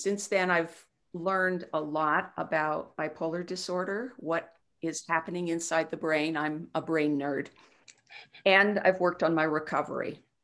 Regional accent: Loveland, Colorado, United States; I grew up in Loveland, Colorado. I was the oldest of six kids

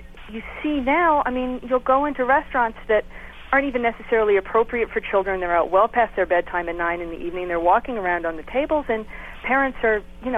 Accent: Long Island, New York, United States; You know, I was raised in Long Island.

